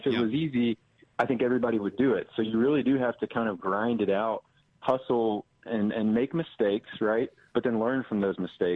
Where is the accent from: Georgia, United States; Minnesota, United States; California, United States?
Georgia, United States; Atlanta; So I am born and raised in Atlanta, went to the University of Georgia, and I majored in real estate and finance.